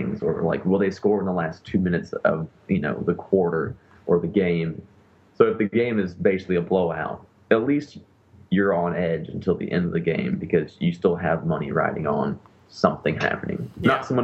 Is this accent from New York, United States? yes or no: no; Indiana, United States; I'm from Southern Indiana